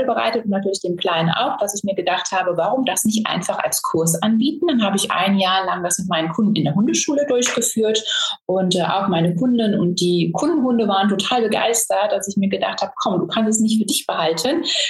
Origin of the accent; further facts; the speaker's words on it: Brühl, North Rhine-Westphalia, Germany; Ich habe selber eine Hundeschule, die heißt Mein Hund Kann und ich komme aus Brühl in der Nähe vom Phantasialand.